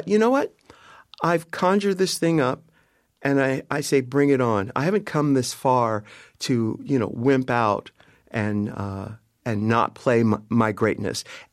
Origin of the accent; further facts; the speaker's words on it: San Diego, California, United States; but I grew up in San Diego and I had to play small so that I didn't attract too much attention or too much ridicule.